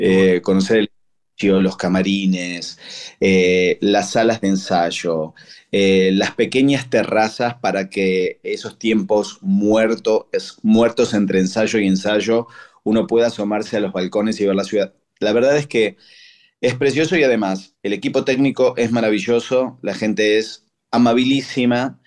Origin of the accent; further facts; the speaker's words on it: Rosario, Santa Fe, Argentina; moved away as an adult; now in Buenos Aires, Argentina; Yo soy rosarino de origen, me vine a vivir a Buenos Aires a finales de los años 80 para estudiar y profesionalizarme en la danza contemporánea.